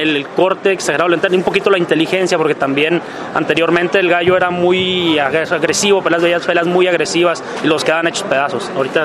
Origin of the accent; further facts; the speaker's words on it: Michoacán, Mexico; now in Chihuahua, Mexico; somos oriundos del estado de Michoacán, pero ya somos chihuahuenses por adopción, ya tenemos 16, 18 años viviendo aquí, sí.